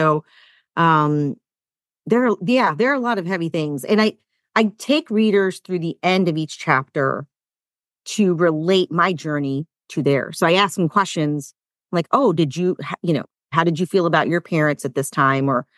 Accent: the South, United States; I felt alone on an island as this brown girl growing up in the South.

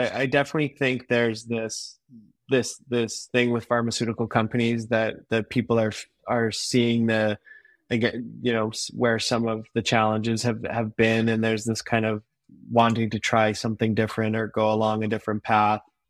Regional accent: Canada; especially I'm from Canada.

